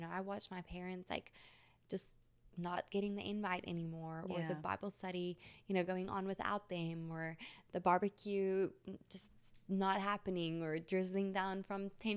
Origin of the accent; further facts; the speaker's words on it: South Africa; now in United States; And I grew up in South Africa my whole life. The first time I ever came to the United States was when I came to participate in Miss Universe, right?